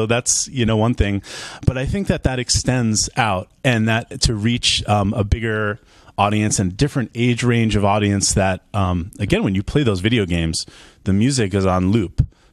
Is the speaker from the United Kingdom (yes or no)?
no; New York, United States; In fourth grade, I'm from New York, so we start lessons in fourth grade.